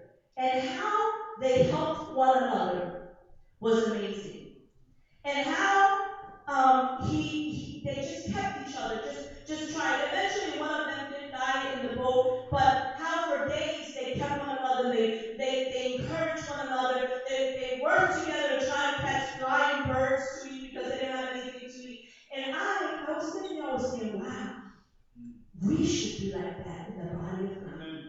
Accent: United States; even though I'm Puerto Rican, I've never been, I was born and raised in the States.

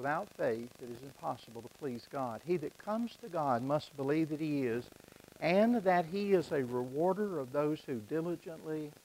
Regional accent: Mississippi, United States; For a little church where I grew up in Mississippi, church of about 70, 75

